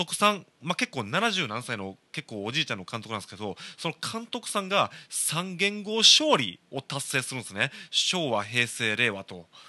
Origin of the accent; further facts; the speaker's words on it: Shiga, Japan; 僕も滋賀県出身なんで